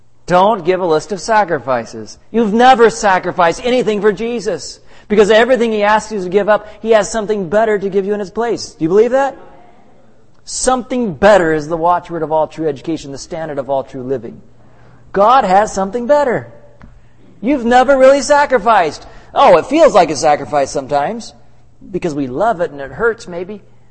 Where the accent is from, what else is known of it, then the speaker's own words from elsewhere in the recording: Arkansas, United States; also born or lived in California; I may have been born in Southern California, but I grew up in Arkansas, you know?